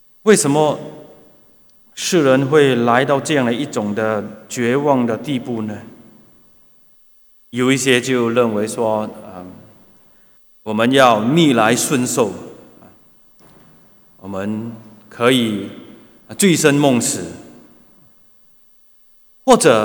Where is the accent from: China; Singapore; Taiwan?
Singapore; 那我们新加坡人，我们常说的一句话，特别是在过年期间，我们也会这样说。